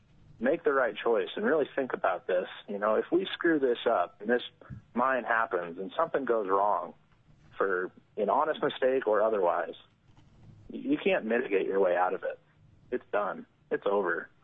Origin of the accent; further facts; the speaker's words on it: Juneau, Alaska, United States; I was born in Juneau, Alaska. I've been a resident of this state for 33 years my whole life